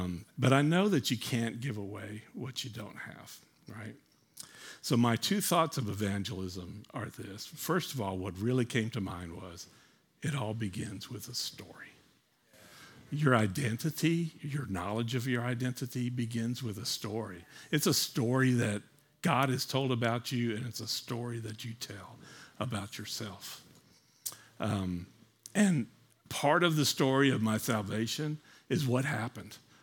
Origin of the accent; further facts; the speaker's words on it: Huntsville, Alabama, United States; So as I said, I'm from Alabama. Grew up there in the 60s and 70s. When I was growing up, grew up in Huntsville.